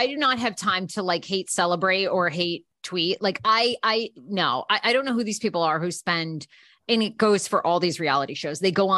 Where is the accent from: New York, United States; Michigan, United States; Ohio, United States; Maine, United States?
Maine, United States; I'm from Maine. All right. That's also bumfuck nowhere.